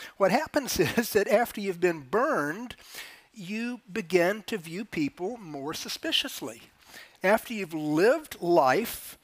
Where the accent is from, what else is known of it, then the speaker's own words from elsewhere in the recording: Florida, United States; I grew up in Florida, grew up on a lake.